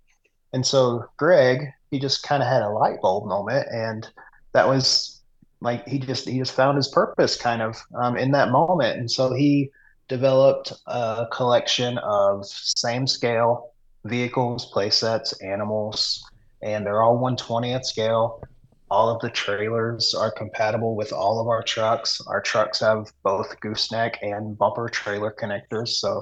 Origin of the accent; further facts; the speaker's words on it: Magnolia, Arkansas, United States; I was born and raised in Southwest Arkansas, Magnolia, Arkansas, to be specific. Really small town. Lots of farming going on down there.